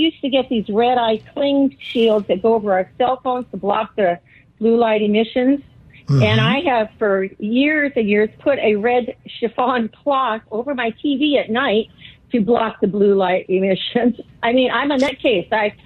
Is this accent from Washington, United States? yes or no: yes; Seattle, Washington, United States; I do not, because I'm from Seattle.